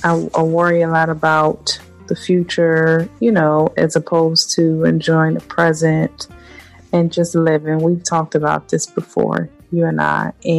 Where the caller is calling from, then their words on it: Miami, Florida, United States; Miami, Florida.